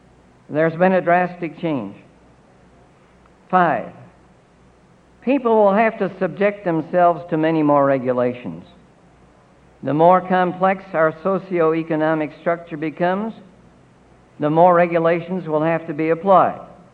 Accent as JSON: {"language": "English", "town": "River Forest", "region": "Illinois", "country": "United States", "said": "Some of you might know that I come from River Forest. It's in Illinois."}